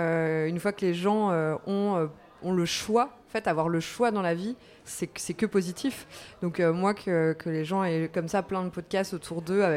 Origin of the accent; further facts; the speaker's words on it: Saint-Brieuc, Brittany, France; je viens pas de Paris, je suis de Saint-Brieuc en Bretagne.